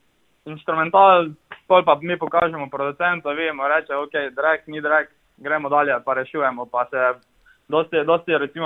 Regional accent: Styria, Slovenia; Ja, prihajamo iz Štajerskega konca, ja, smo pa vsi iz nekih drugih krajev

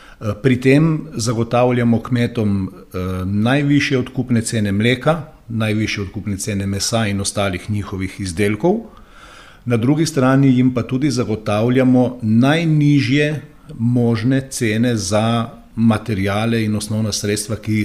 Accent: Koper, Coastal–Karst, Slovenia; prihajam iz Kopra, star sem 51 let, poročen oče dveh hčera.

